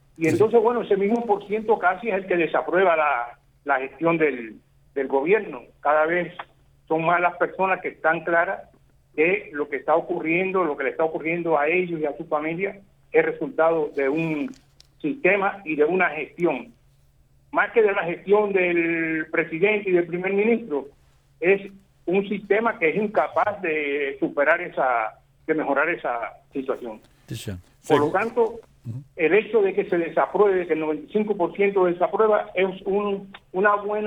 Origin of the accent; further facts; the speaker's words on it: Cuba; pero falta todavía pasos para, como cubano, entrar como agente activo en la solución de esa crisis tan profunda.